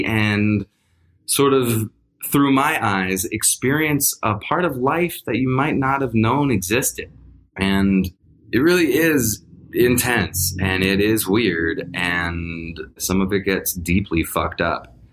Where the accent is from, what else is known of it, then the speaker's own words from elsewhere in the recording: New Jersey, United States; also born or lived in Jerusalem, Israel; I was born in Jerusalem, Israel. And I was raised in New Jersey. And so from the get-go, I didn't sound like the rest of the kids.